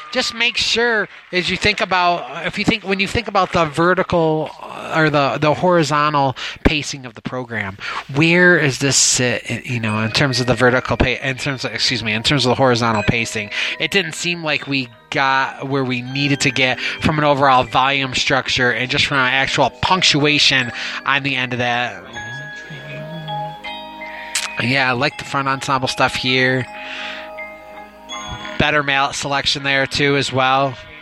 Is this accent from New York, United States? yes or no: yes; Webster, New York, United States; I am from Webster, New York.